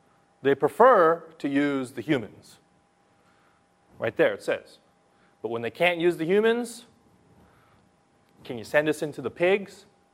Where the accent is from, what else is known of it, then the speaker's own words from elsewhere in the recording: California, United States; I'm from California. I went to a small private Christian school, and our student body was about 2,000 students.